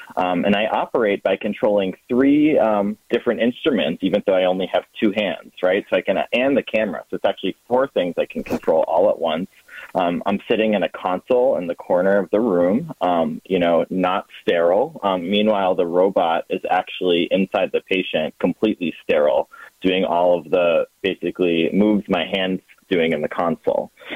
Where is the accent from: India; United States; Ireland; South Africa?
United States; Massachusetts; I was born and raised in Mass. You know, I grew up on the North Shore.